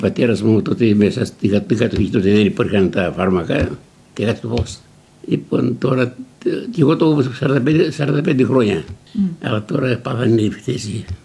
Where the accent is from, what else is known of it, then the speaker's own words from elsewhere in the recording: Mytilene, North Aegean, Greece; moved away as an adult; now in Australia; Από τη Μητυλίνη.